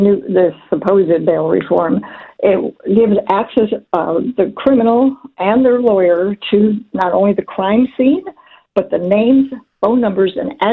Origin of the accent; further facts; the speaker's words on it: New York, United States; We're originally from New York. We still have family there and also in upstate